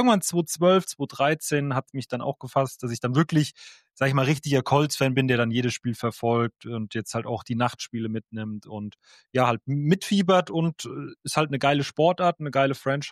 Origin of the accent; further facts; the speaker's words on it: Frankfurt, Hesse, Germany; ich komme aus Frankfurt